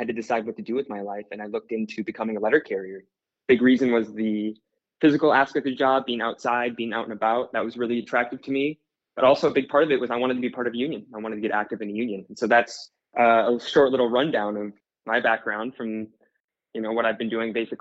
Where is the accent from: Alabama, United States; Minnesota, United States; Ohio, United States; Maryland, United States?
Minnesota, United States; Elk River; I moved to Minneapolis from my hometown of Elk River, Minnesota, which is kind of a small town just outside of Minneapolis.